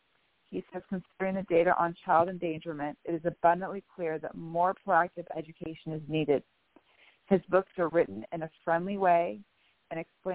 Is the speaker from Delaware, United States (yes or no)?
no; Bellevue, Washington, United States; I am from Bellevue, Washington.